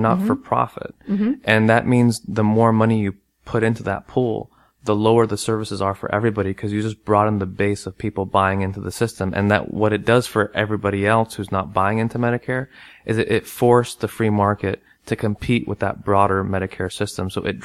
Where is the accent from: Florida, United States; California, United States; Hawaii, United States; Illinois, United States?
California, United States; San Diego; born there; I was born in San Diego and I grew up in a war zone.